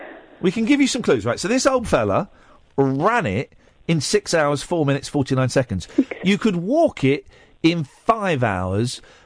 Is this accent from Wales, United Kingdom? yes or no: yes; Wales, United Kingdom; I'm from Wales.